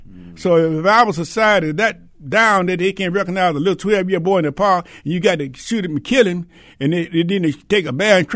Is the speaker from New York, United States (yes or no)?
no; Pensacola, Florida, United States; Yeah, my father had a barber shop in Pensacola. That's how I was raised up